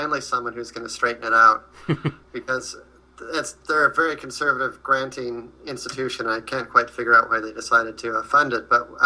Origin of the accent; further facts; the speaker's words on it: Salt Lake City, Utah, United States; born there; also born or lived in Baltimore / Alexandria; Well, I was born in Salt Lake City in 1958, the first child of … My dad was in med school and graduated in 1960 and moved to Baltimore